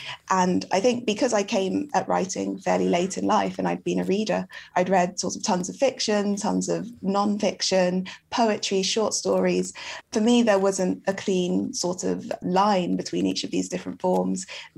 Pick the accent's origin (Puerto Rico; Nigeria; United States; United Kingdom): United Kingdom; I feel somewhat as a Black person a little bit on the outside of that conversation, despite being British.